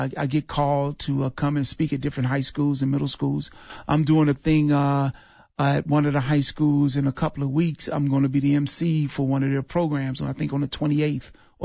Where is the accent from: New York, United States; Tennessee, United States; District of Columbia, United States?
District of Columbia, United States; Washington; You know, I'm a product of my own environment, growing up in Washington, D.C., losing my parents both in the fifth grade, 30 days apart.